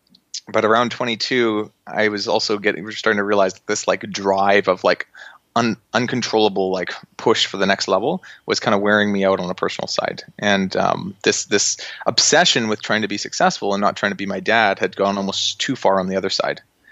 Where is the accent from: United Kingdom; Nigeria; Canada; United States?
Canada; Abbotsford, British Columbia; Yeah, so I'm Canadian, so you guys might hear that in my voice as we get chatting. But grew up in Vancouver, just outside of Vancouver, British Columbia, a place called Abbotsford.